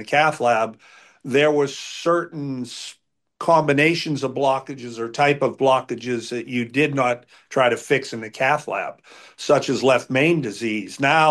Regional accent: Greensburg, Pennsylvania, United States; also born or lived in Morgantown, United States; The goal was for me to eventually come back to my hometown. I spent 6 years down in Morgantown, West Virginia, and worked at Mon Health down there. But eventually, when the opportunity arose, I moved back to Greensburg.

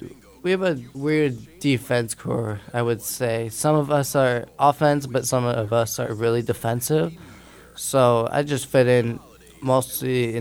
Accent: Greely, Ontario, Canada; I'm from Greeley, 30 minutes south from downtown Ottawa. I played minor hockey in the Metcalf area.

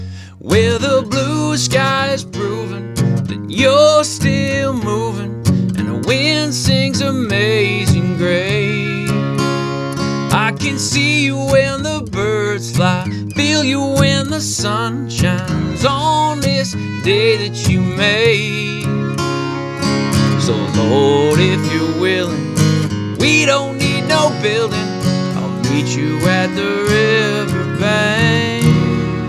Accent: Fishing Lake Métis Settlement, Alberta, Canada; moved away as an adult; I grew up on Fishing Lake Métis Settlement. Spent my whole life there, really. I moved away to play junior hockey after high school.

